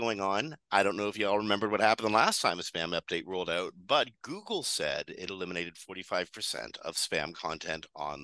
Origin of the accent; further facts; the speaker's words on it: Canada; Yeah, I'm from Canada, where we have long winters.